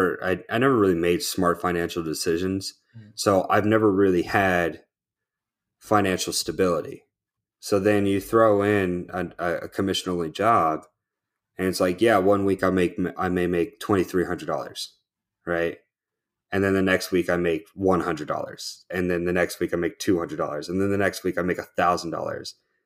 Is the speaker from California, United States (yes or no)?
no; Alaska, United States; But I'm from Alaska and I still have my Alaskan phone number.